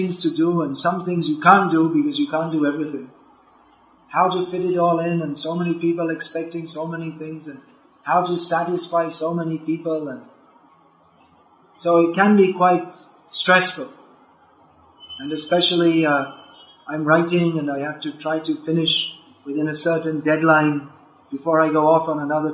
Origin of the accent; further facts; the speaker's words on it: England, United Kingdom; Usually people in India ask, where am I from? So, well, I'm from England.